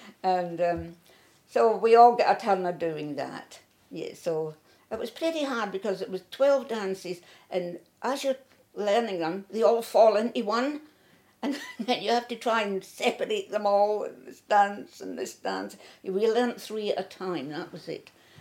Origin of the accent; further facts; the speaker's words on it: Scotland, United Kingdom; born there; moved away as an adult; Even though I was born in Scotland and came out here at 19, I had not heard of Scottish country dancing.